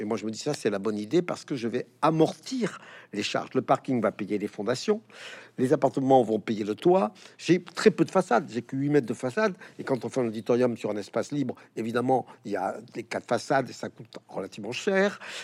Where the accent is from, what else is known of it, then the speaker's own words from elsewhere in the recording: Occitanie, France; now in -; D'abord, je suis du Gers.